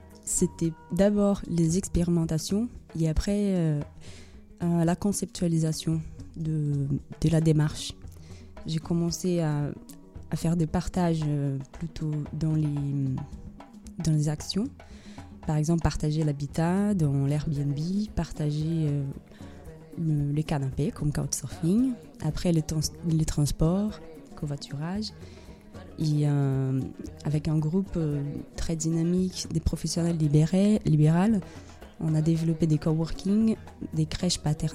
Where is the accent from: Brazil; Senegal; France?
Brazil; Belo Horizonte, Minas Gerais; French is a second language; Je viens de Belo Horizonte, c'est une ville au sud-est du Brésil, à 105 km de Rio vers le nord, juste pour situer. C'est pas une ville au bord de la mer, comme tout le monde rêve au Brésil, c'est dans les montagnes. Une ville minière, construite moderne dans le 19e siècle.